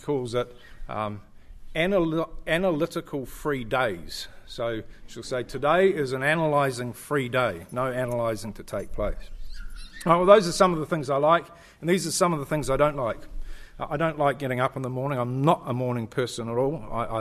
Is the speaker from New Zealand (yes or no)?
yes; New Zealand; the lady heard my accent and said, oh, where are you from? I said, well, from New Zealand.